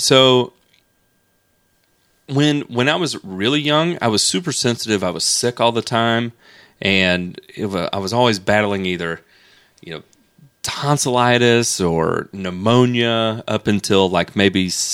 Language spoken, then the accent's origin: English; Memphis, Tennessee, United States; also born or lived in Mississippi; Yeah, really, I'm from Memphis. You know, I went to school my entire life in Memphis. Originally, I lived for a period of time in Mississippi, and small area there, Eudora, Walls